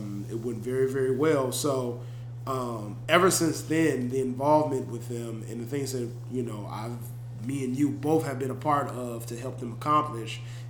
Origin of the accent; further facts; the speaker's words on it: Chicago, Illinois, United States; me being, born and raised in Chicago, specifically in the South Suburbs proper, one of my goals was always to live in Hyde Park